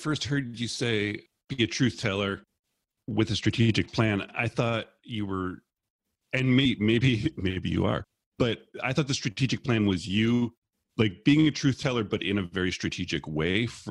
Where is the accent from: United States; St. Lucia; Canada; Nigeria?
Canada; So I'm from Canada and I'm in Canada.